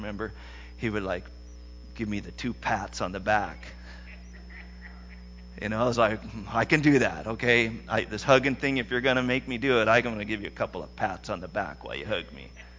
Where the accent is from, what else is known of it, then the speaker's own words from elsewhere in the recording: California, United States; also born or lived in Olympia; But I remember that we had moved away to Olympia, Washington. I grew up in Southern California.